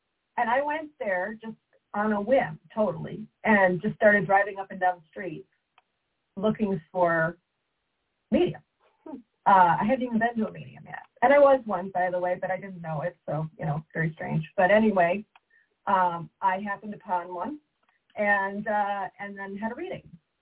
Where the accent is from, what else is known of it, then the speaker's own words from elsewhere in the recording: Buffalo, New York, United States; I would drive down the 90 from Buffalo, because I'm from Buffalo.